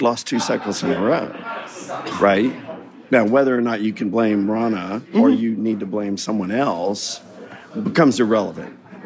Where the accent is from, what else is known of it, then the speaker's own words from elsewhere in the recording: Chattanooga, Tennessee, United States; I'm from Chattanooga, Tennessee.